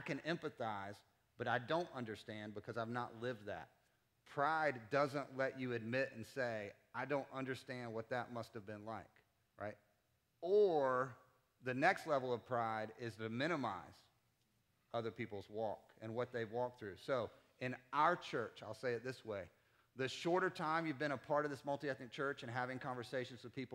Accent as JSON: {"language": "English", "town": "Winston-Salem", "region": "North Carolina", "country": "United States", "tie": "born or raised there", "said": "And if that's very foreign to what I experienced growing up in Winston-Salem, that's okay."}